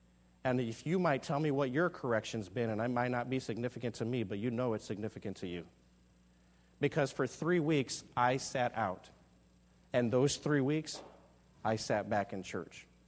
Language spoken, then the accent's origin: English; Texas, United States; Well, I grew up in South Texas. Grew up as a teenager who loved the game of basketball with all my heart.